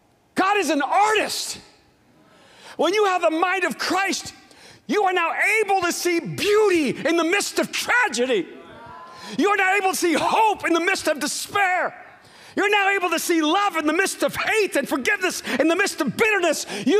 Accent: El Salvador; moved away; also born or lived in Miami; I'm from El Salvador. All Latinos burn their steak because we never get good meat.

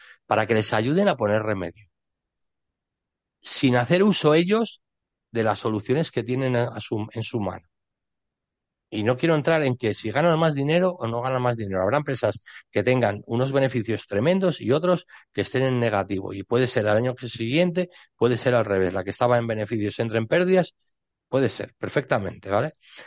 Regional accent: Spain; que somos los españoles, que somos el segundo país más grande

